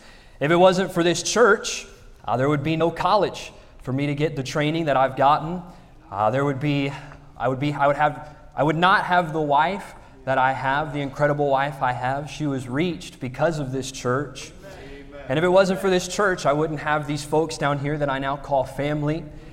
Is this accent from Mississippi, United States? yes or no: yes; Mississippi, United States; also born or lived in Louisiana; And I grew up in Louisiana for a little bit, but most of my life I grew up in Mississippi. And I know you're surprised I don't have the accent